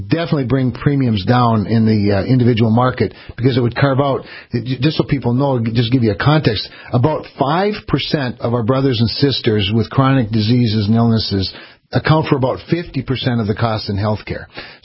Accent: Kindred, North Dakota, United States; also born or lived in Rolette; So I grew up in Kindred, North Dakota. I was actually born up by Rolla, in Rolette, and my parents lived in Rolla.

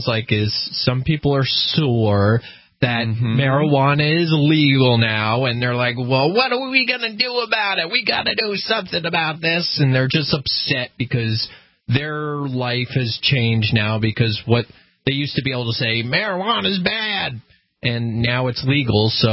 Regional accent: New Jersey, United States; I used to go to New York City an awful lot because I grew up in New Jersey.

